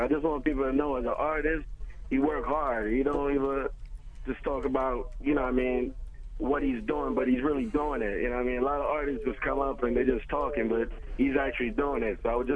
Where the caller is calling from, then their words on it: New Jersey, United States; Oh, I'm in Jersey right now.